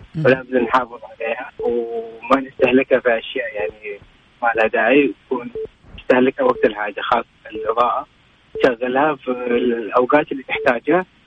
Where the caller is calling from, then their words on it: Dammam, Eastern Province, Saudi Arabia; من الدمام.